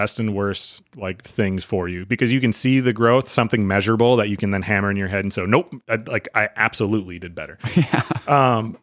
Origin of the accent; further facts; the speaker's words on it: Wisconsin, United States; I want people to remember I'm from Wisconsin.